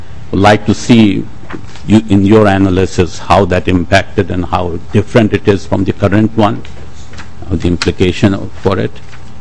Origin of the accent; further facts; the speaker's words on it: Burnsville, Minnesota, United States; I'm from Burnsville, Minnesota.